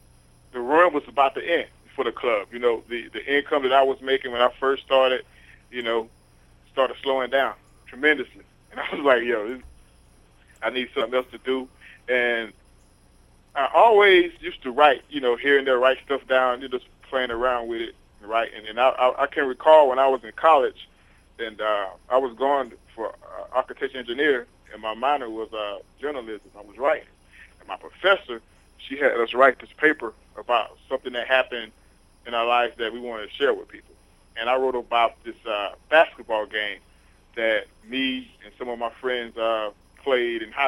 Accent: South Carolina, United States; also born or lived in Las Vegas; when I got down to South Carolina, my hometown where I was from

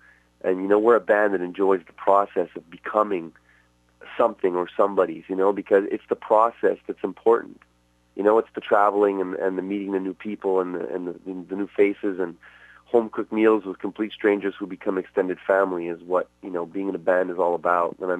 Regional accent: Canada; being Canadian and all, that was pretty amazing.

